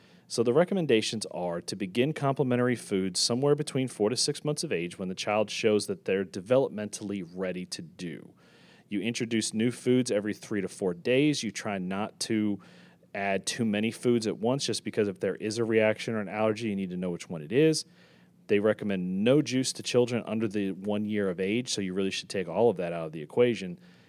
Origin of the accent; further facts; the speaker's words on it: Maryland, United States; I was going to say, I grew up in Maryland and you're in Pennsylvania